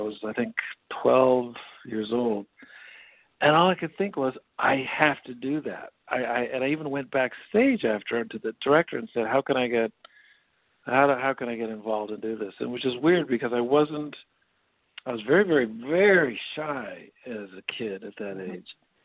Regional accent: Canada; born there; moved away; also born or lived in United States; I was born in Canada, and I'm a Canadian citizen still. After all these years, I still have my green card. Then we moved to the States for about 9 years, then I moved to South America.

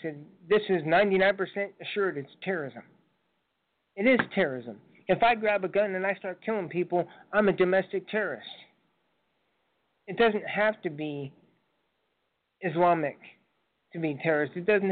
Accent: United States; I said, first of all, I'm an American.

